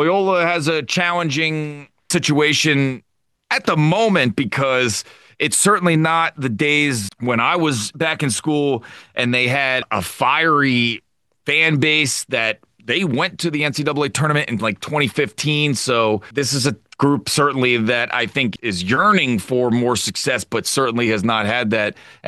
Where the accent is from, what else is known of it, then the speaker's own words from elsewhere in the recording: New Jersey, United States; I, growing up in New Jersey, was always a Seton Hall fan and followed them.